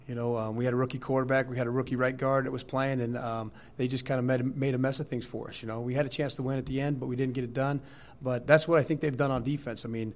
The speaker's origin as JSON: {"language": "English", "country": "United States", "tie": "born or raised there", "said": "It's also exciting because it's my hometown. You know, it's where I grew up. You know, got a lot of friends. Obviously, my whole family still lives here."}